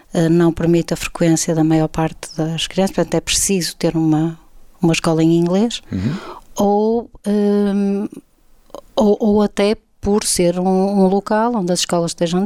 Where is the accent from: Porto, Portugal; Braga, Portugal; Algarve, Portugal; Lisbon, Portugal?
Braga, Portugal; born there; nasci em Braga e aqui vivi já a larga metade da minha vida que posso esperar viver.